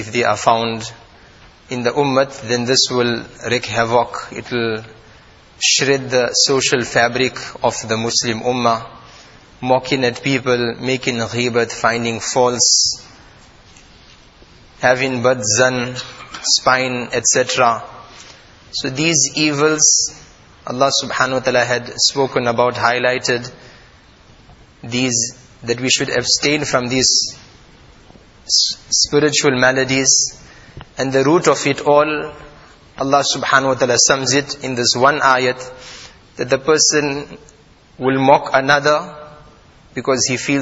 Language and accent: English; South Africa; That I'm a South African, or you're a person is an American